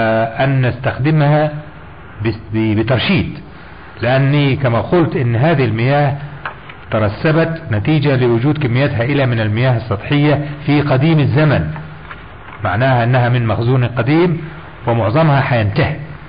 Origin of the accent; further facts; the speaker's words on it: Egypt; مش عندنا في مصر